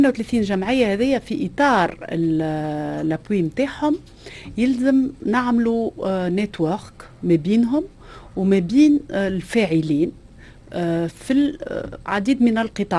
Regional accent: Tunisia; نكونوا فخورين بالصناعات الابداعيه اللي عندنا في تونس

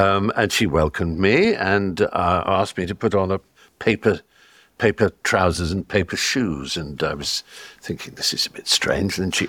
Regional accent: England, United Kingdom; I'm an Englishman going to America

